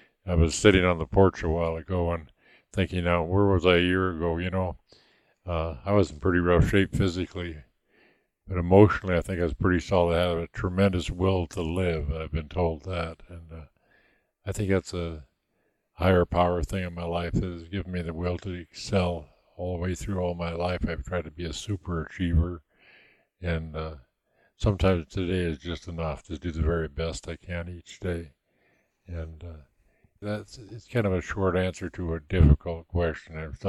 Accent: Missoula, Montana, United States; also born or lived in Tacoma, Washington / Plains, Montana; I was born in Tacoma, Washington, 3 days after my dad was killed in the Second World War, so I never knew him. Then we moved back to Montana and lived with my mother's parents, grandparents, in Plains, Montana, and then to Missoula, Montana, where I spent most of my life.

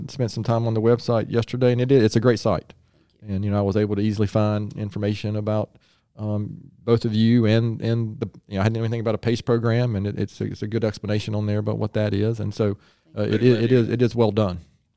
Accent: North Carolina, United States; I grew up in Gaston County schools and grew up here, so I went to school for a few years, but came back

